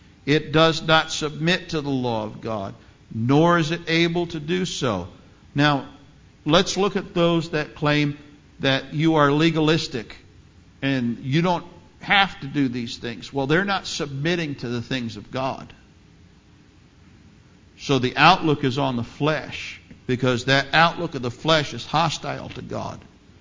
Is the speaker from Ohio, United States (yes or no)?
no; New York City, New York, United States; Now, I grew up in the Bronx, and that's one of the best things that I got out of the Bronx, was the Bronx attitude.